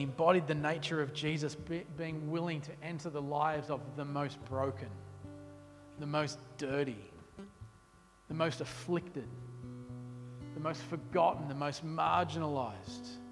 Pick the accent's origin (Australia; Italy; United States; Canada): Australia; Illawong, New South Wales; I grew up in Illawong, and that's the back end of nowhere, right?